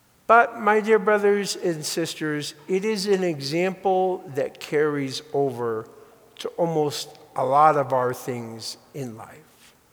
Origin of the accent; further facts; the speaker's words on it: Bridgeport, Connecticut, United States; Okay, I grew up in Connecticut in Bridgeport, where you had a choice.